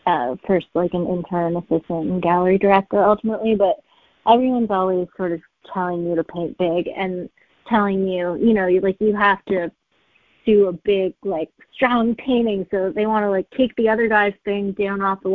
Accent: Canada; I think this is because I grew up in Canada and we like looked at the Group of Seven and Tom Thompson like way too religiously.

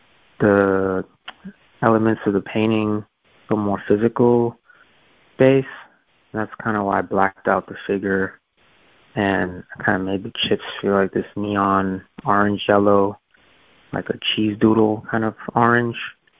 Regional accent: New York, United States; Yeah, I'm from New York, so I'm a little bit used to the hustle and bustle and just the intensity and the nonstop kind of energy that's always happening there.

